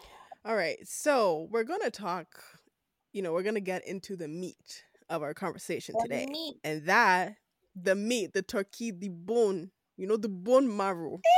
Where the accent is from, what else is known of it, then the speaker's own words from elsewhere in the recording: Nigeria; I'm from Nigeria